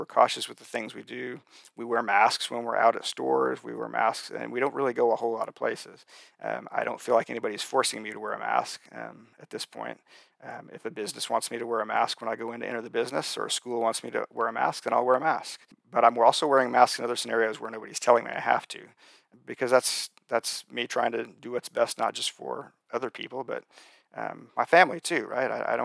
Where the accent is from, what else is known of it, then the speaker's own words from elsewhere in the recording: Oklahoma, United States; And so in my home state of Oklahoma, and we're moving into phase three of our reopening on June 1st.